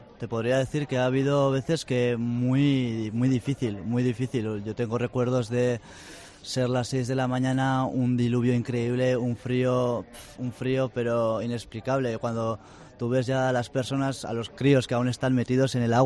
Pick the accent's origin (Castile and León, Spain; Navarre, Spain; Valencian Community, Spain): Navarre, Spain; San Esteban; Pues yo tengo 19 años. Vengo de donde Esteves, San Esteban, está al norte de Navarra